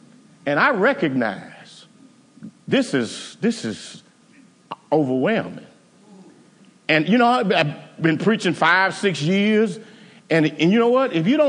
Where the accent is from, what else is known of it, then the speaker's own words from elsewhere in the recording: Houston, Texas, United States; You know, I think I grew up in Cashmere Garden. Is that the ghetto?